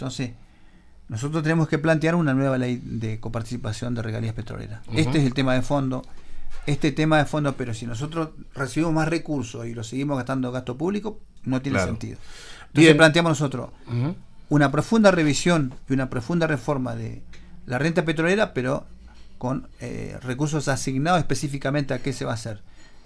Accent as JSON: {"language": "Spanish", "region": "Neuquén", "country": "Argentina", "said": "Los que estamos mal somos nosotros los neuquinos"}